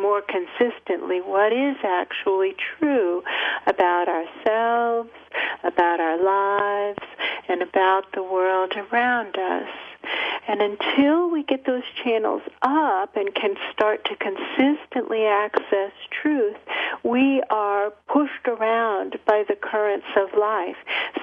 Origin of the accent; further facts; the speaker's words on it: Florida, United States; I grew up in Florida on the beach, in a beach community, and I did a lot of scuba diving from the time I was 13 on